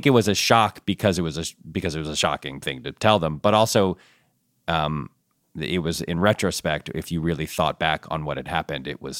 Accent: Ann Arbor, Michigan, United States; born there; I'm a Michigan fan. I was born in Ann Arbor.

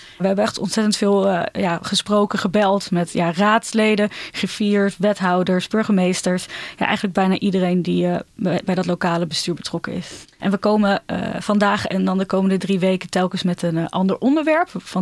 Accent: Ermelo, Gelderland, Netherlands; ik dus zelf ook uit een dorp kom. Ik kom uit Ermelo.

